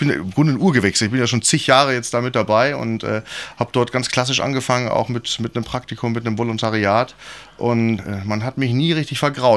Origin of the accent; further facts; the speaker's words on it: Bonn, North Rhine-Westphalia, Germany; Aber wir durften dann in Bonn bleiben. Also da war ich auch ganz froh drum. Und deswegen, ich fühle mich schon auch als Bonner, kann man sagen. Also seit ich sechs war, bin ich hier.